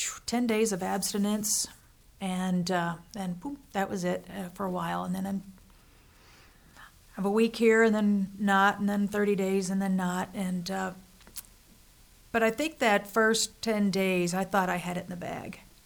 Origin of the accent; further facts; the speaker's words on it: Lakewood, United States; Moving back to the house that I grew up in Lakewood, brought up a lot of family issues